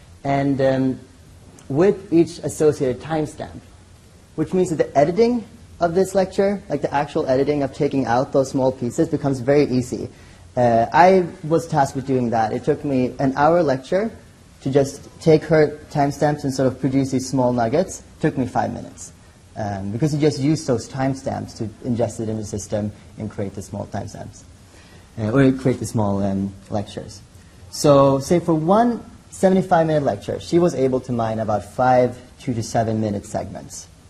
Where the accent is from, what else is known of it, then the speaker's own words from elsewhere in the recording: Sweden; I'm not from here, I'm from Sweden, so we don't really debate, we all consensus all the time.